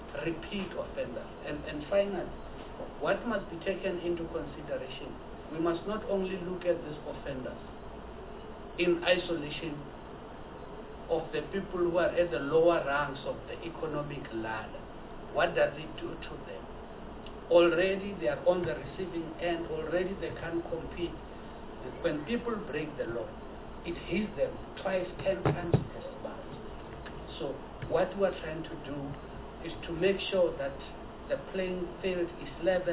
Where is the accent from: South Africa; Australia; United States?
South Africa; We are a South African, we are South Africa